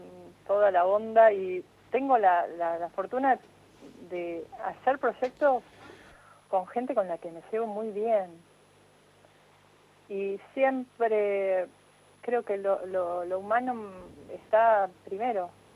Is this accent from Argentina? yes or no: yes; Argentina; y yo soy argentina.